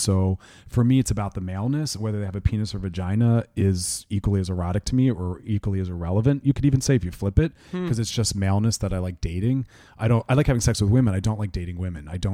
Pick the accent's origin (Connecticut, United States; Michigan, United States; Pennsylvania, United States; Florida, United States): Pennsylvania, United States; Philadelphia; Philadelphia.